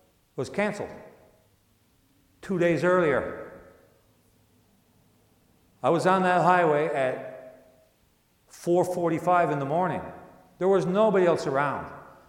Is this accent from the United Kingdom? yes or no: no; St. John's, Newfoundland and Labrador, Canada; I said, I am. I'm from St. John's, 6.5 hours away.